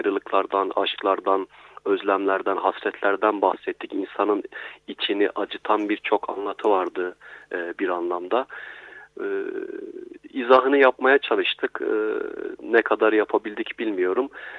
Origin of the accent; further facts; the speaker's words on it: Adıyaman, Turkey; Ben Adıyamanlıyım aslen